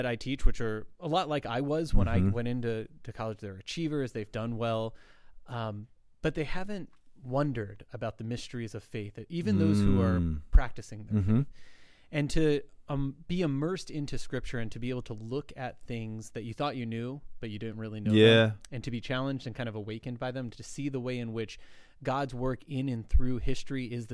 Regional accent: California, United States; three places on the West Coast, which is where I lived. I was from Southern California, and just Notre Dame in the middle.

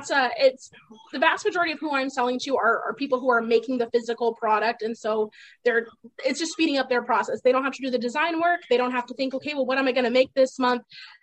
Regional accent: Yuma, Arizona, United States; So we're in Yuma, Arizona, where it gets really, really hot all the time.

